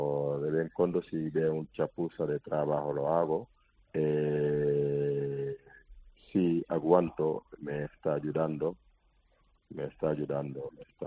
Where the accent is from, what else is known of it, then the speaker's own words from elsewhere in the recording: Spain; yo trabajé como español en Senegal, yo he montado una empresa en Senegal, pero con el corona no han hecho mucho daño el coronavirus. Entonces hemos vuelto aquí en España